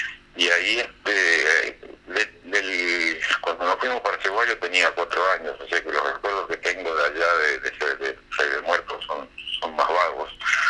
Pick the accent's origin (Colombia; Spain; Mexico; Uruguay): Uruguay; Cerro Largo; pero yo en mis padres vivían en el campo, en Cerro Largo. Y bueno, mi madre vino a que yo nací acá en Montevideo y no sé, al mes y pico me fui para afuera y bueno, digamos que hasta los 8 años viví en el campo.